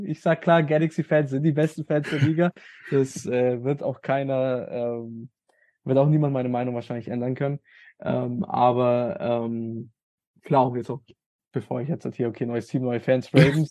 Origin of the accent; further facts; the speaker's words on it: Bavaria, Germany; für mich als Franke